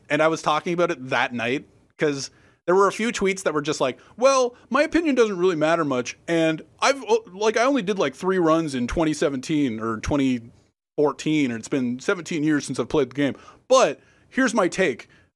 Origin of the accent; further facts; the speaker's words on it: Canada; even though I'm Canadian.